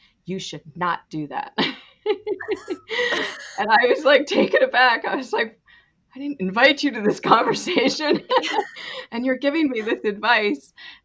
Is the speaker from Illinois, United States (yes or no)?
no; New York, United States; I'm actually from upstate New York in the lower Adirondacks. That's where I grew up on the side of a mountain.